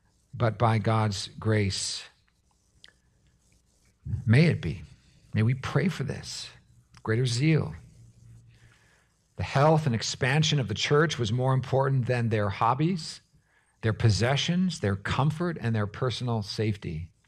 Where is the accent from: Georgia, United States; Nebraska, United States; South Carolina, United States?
South Carolina, United States; "Oh, you're from South Carolina?" I said, I am from South Carolina."